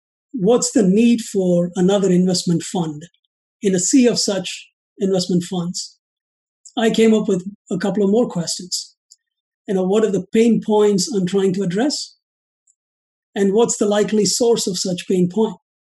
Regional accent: India; moved away as an adult; now in United States; I'm originally from India, came here as a graduate student pursuing a master's in accounting. I then worked for an insurance company in Des Moines, Iowa.

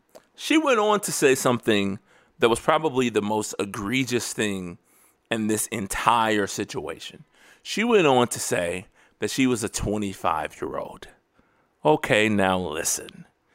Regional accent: Indianapolis, Indiana, United States; See, I'm from Indianapolis, right? I'm a Pacers fan.

